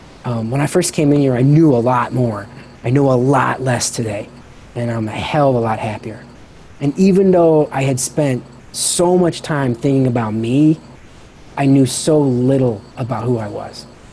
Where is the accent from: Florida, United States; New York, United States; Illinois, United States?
Illinois, United States; Chicago; I grew up in the Midwest, right, in Chicago.